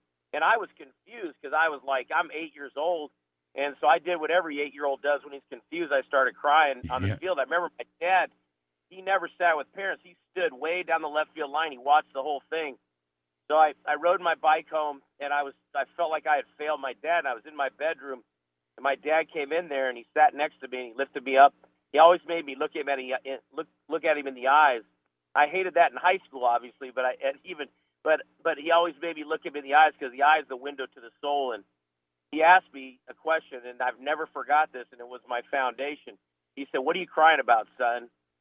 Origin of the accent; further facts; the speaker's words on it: Phoenix, Arizona, United States; I was born and raised in Phoenix. I'm one of the few natives I was born there